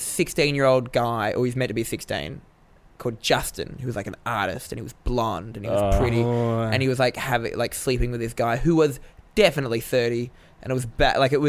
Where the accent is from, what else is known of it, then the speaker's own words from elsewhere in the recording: Australia; I grew up in Australia.